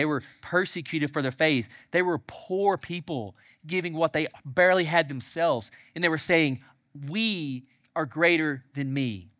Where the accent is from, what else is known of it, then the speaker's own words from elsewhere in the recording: the South, United States; I'm from the South, name another Southern family you know that's moved to multiple major cities in the West and not back home.